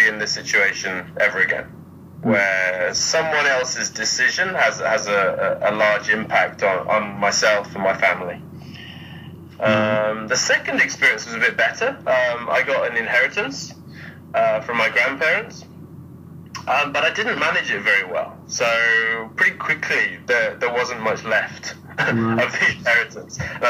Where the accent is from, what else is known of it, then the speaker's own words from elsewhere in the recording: England, United Kingdom; also born or lived in Germany / Spain; now in Japan; So my parents are British. I was born in Germany, lived there for a couple of years. So I left when I was two. Went back to England for a bit, then moved to Spain for 8 years. So I was there for elementary school. Then went to England for high school and university.